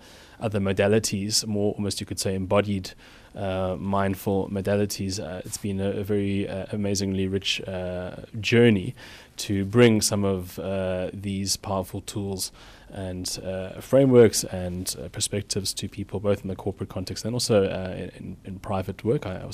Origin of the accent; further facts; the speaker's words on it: Cape Town, Western Cape, South Africa; I hail from Cape Town.